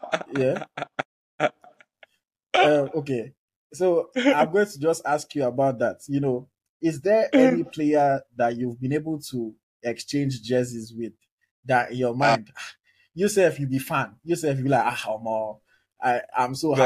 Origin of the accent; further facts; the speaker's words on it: Nigeria; then of course we are going to all be excited as Nigerian fans, because I love to see, I really personally at least, and I know a lot of other Nigerians, we love to see our Nigerian players doing well